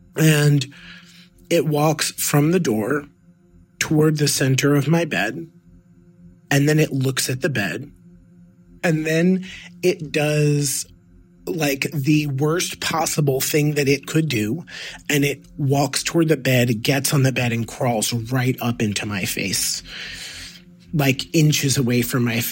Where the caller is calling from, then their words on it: New York City, New York, United States; I'm calling from New York City.